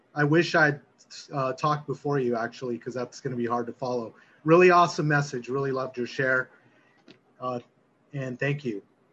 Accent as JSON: {"language": "English", "town": "Los Angeles", "region": "California", "country": "United States", "tie": "born or raised there", "said": "I was born in Los Angeles. My parents were actually born in Los Angeles. And so I've grown up"}